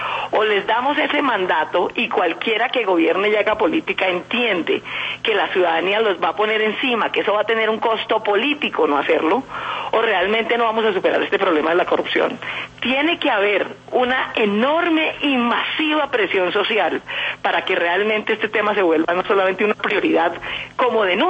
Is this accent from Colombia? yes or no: yes; Colombia; como los colombianos esperamos